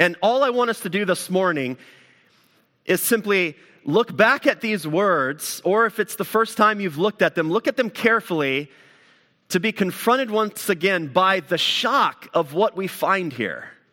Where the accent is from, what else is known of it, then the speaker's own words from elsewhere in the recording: Southeast, United States; Growing up in the South, or in and out of the Southeast, you'd even see billboards at time that just had the reference, John 3:16.